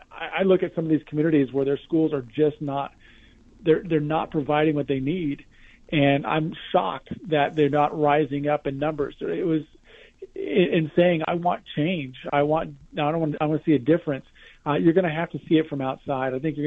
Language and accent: English; Alaska, United States; You know, I grew up in Alaska, but, you know, being in Southern Nevada all these years is really – soften me up.